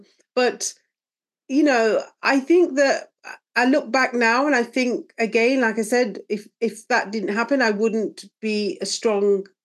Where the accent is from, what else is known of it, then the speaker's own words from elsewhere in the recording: Nottingham, East Midlands, United Kingdom; born there; I was born in Nottingham. My parents moved here, moved to the UK from Jamaica in the early 60s.